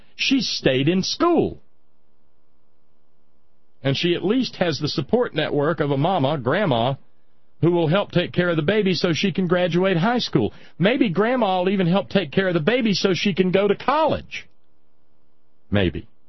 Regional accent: Appalachia, United States; Like I said, I'm an Appalachian, and I've got a voice.

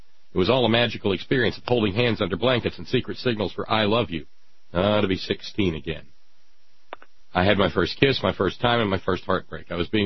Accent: Louisiana, United States; now in Monroe, United States; I moved here because it's more progressive than my hometown, also in Northeast Louisiana.

